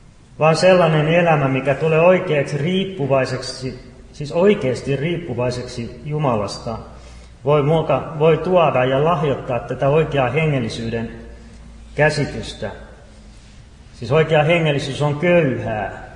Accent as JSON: {"language": "Finnish", "town": "Helsinki", "region": "Uusimaa", "country": "Finland", "tie": "born or raised there", "said": "Itse olen helsinkiläinen lähtösi ja kaupunkilaispoika"}